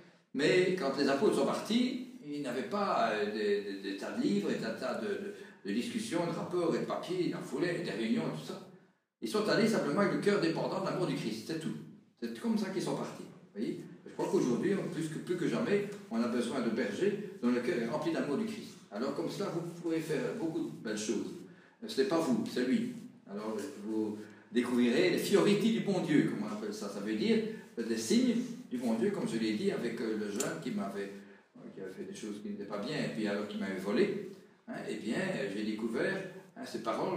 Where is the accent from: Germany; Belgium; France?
Belgium; Combien de gens disaient chez nous en Belgique